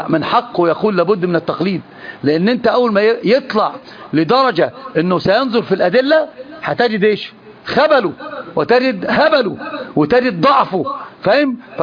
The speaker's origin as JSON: {"language": "Arabic", "country": "Egypt", "said": "عندنا في مصر بق يعني كاسه يعني ايش فم، تشرب بق خمره ما تصليش، لازم تغسل بقك تغسل فمك، يعني انا اترجم واقول بالمصري"}